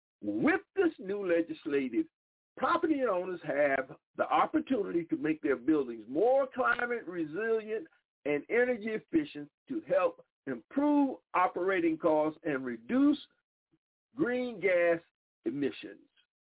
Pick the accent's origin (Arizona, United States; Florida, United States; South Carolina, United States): South Carolina, United States; Dillon; But my home is South Carolina. As I always tell everybody … So I hail from Dillon, South Carolina. So that's home for me.